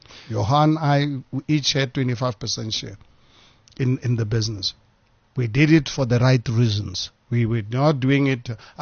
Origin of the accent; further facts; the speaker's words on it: South Africa; for me as a South African watching from outside, Trump is actually one of the best things that ever happened to America.